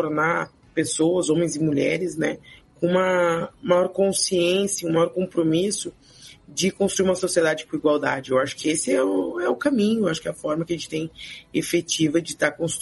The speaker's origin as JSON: {"language": "Portuguese", "town": "Porto Alegre", "region": "Rio Grande do Sul", "country": "Brazil", "said": "Aqui em Porto Alegre, né? Eu sou de Porto Alegre"}